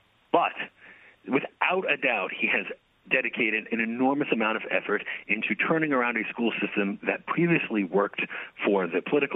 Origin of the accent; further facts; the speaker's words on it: New York, United States; as someone growing up in New York, I remember it, these being places you would never go